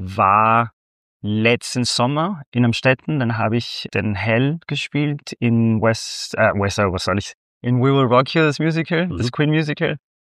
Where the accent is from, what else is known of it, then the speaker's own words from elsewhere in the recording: Venezuela; German is a second language; now in Linz, Austria; Ich komme aus Venezuela, aber mein Vater wollte unbedingt, dass meine Schwester und ich halt die Welt sehen und woanders studieren. Und dann vor 20 Jahren hat er einen Job in Wien gefunden